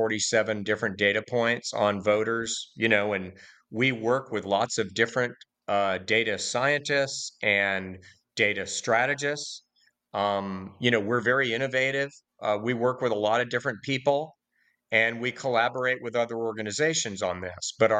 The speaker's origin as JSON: {"language": "English", "region": "Georgia", "country": "United States", "tie": "born or raised there", "said": "Our voter file, our pre-qualified evangelical voter file in my home state of Georgia was 80,000 households."}